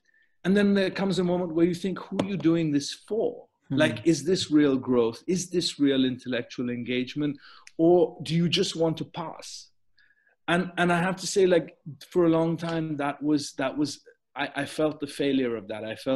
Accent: India; the way that I grew up in India.

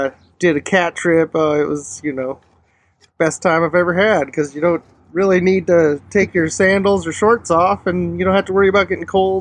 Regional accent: Billings, Montana, United States; I grew up in Montana, spent a lot of time outdoors there.

